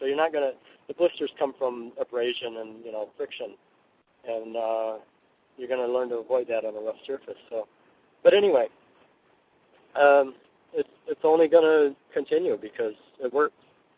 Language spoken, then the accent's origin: English; Traverse City, Michigan, United States; And then we drop back down into Michigan to my hometown, Traverse City.